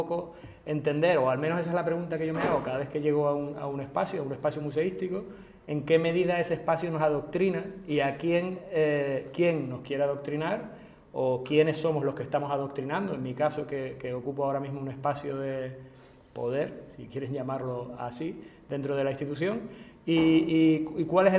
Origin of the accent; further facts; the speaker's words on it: Spain; que en mi caso soy español